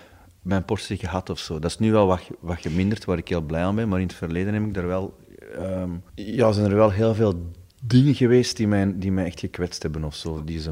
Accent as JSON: {"language": "Dutch", "town": "Stabroek", "region": "Flanders", "country": "Belgium", "tie": "born or raised there", "said": "Ja, als kind gewoon zo. Er was bij ons in Staalbroek hadden ze een groot warenhuis."}